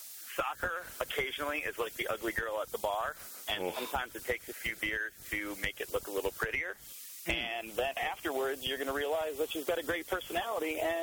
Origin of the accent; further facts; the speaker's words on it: Wisconsin, United States; I'm from Wisconsin, and there's a local brewer called Lakefront